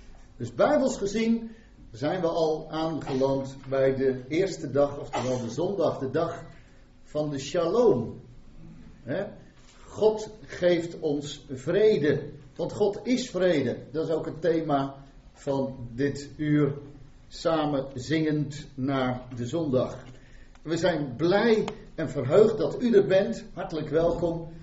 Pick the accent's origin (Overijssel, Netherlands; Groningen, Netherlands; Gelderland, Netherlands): Gelderland, Netherlands; Garderen; Ik kom uit Garderen, maar ik ben hier consulent van deze gemeente van de Voortgezet Gereformeerde Kerk hier